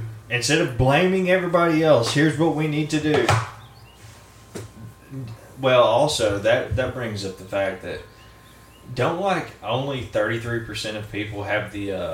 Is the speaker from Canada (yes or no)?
no; Ireland; I might just be a rebel at heart. I mean, probably that's why I'm Irish, dude.